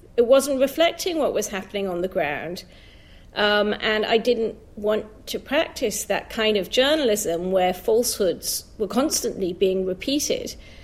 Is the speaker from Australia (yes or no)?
no; Hong Kong; I grew up in Hong Kong, so my parents moved there when I was a very small child. And so I grew up there, and then I worked as a journalist there.